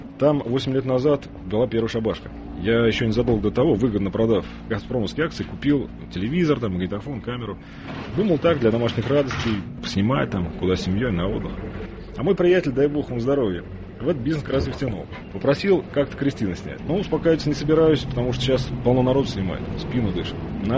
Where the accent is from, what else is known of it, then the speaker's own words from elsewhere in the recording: Saransk, Mordovia, Russia; born there; 39 лет. Родился вот в Саранске, закончил наш факультет электронной техники Мордовского университета.